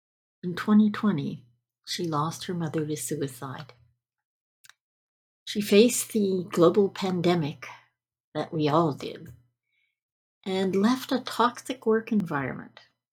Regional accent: Scotland, United Kingdom; My parents came from Scotland. I came from Scotland.

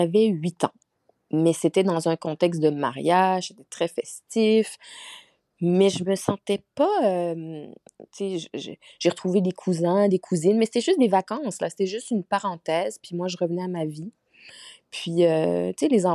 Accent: Châteauguay, Quebec, Canada; moi, je suis une Québécoise. Je suis née à Châteauguay et j'y ai grandi et vécu jusqu'à ma trentaine. Mais effectivement, mes parents viennent de Madagascar, mais ils ont immigré au Québec dans les années 70.

